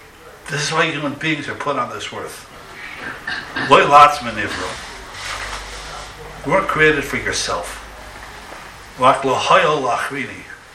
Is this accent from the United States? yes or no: no; Ukraine; English is a second language; When I grew up in the Ukraine, there are all sorts of nationalities there.